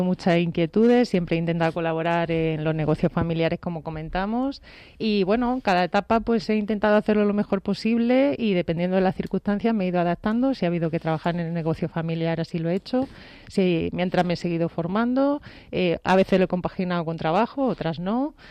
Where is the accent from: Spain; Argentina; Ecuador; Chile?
Spain; Córdoba, Andalusia; moved away as an adult; now in Madrid, Spain; Yo soy de Córdoba. Sí.